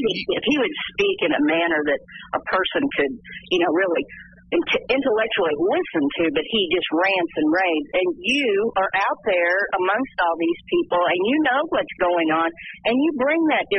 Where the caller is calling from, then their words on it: Waynesville, United States; Yes, Dave. … in Waynesville.